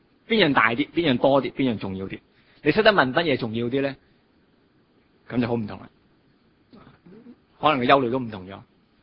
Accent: Hong Kong; 我哋香港人

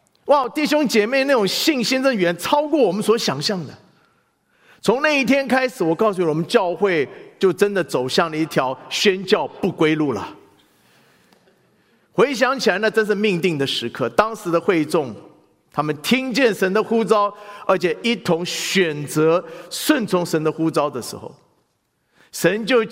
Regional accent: Taiwan; 我只记得我小时候在台湾听过

